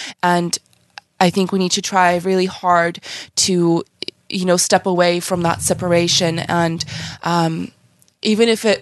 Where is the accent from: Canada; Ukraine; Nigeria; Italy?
Ukraine; now in United States; I've only been here, you know, I came from Ukraine. I've only been here about 18 years.